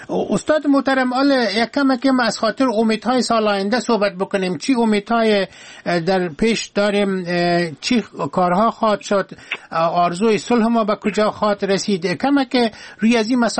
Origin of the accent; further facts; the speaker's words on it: Afghanistan; از افغانستان هستیم